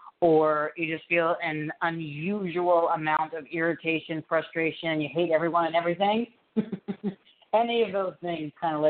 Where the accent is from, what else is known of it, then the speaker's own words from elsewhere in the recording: New York, United States; accent: New York; when I say I'm a New Yorker, and most of the time you can't really hear it, but there are certain words that come out.